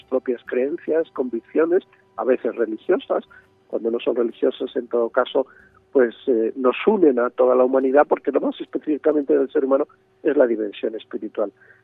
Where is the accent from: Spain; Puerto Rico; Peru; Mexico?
Spain; Tordesillas, Castile and León; porque yo soy castellano, yo soy de Tordesillas, así que voy con mucho gusto a mi tierra.